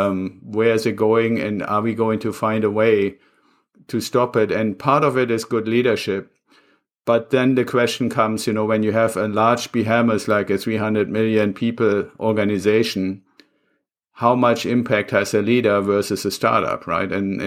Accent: Germany; English is a second language; I said when we started this that I'm originally from Germany. So I'm ultra aware of history, especially when it comes to German history.

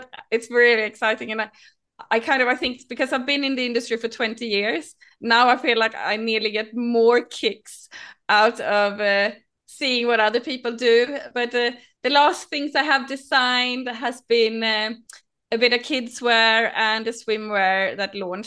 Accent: Sweden; now in London, United Kingdom; growing up in Sweden, it wasn't the biggest fashion industry. So instead, I studied graphic design and became a graphic designer. But when I moved to London

